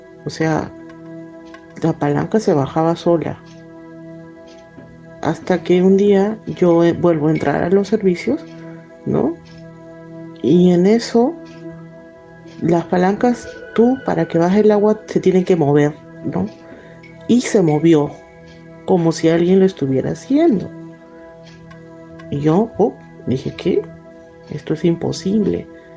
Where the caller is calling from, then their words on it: Lima, Peru; de Lima, Perú.